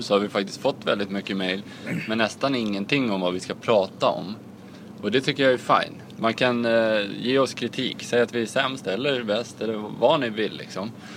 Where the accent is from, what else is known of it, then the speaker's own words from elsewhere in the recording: Upplands Väsby, Stockholm County, Sweden; Du är från Täby, jag är från Väsby.